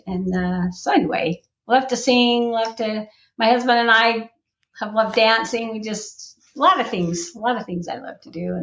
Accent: Utah, United States; Well, I'm from Utah, lived there most of my life.

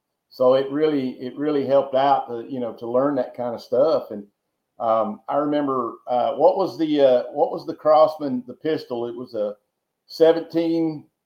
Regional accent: Texas, United States; When we lived in growing up in Texas, and he'd come down with something new all the time.

